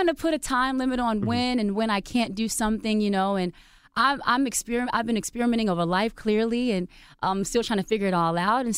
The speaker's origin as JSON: {"language": "English", "town": "Decatur", "region": "Georgia", "country": "United States", "said": "I'm from Decatur, Georgia. You mm-hmm. know, and in a sense, being a military baby helped me out so much"}